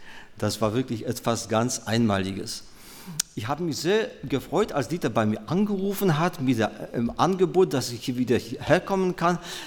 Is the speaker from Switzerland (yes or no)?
no; Poland; German is a second language; now in Germany; Wie Sie unschwer an meiner Aussprache erkennen können, bin ich nicht in Westfalen aufgewachsen. Ich komme gebürtig aus Polen und bin vor 39 Jahren hier nach Deutschland gekommen